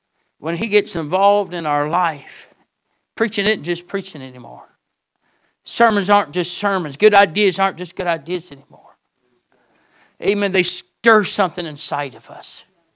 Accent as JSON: {"language": "English", "region": "Florida", "country": "United States", "tie": "born or raised there", "said": "And I grew up hunting in the Everglades, so I hunt with people."}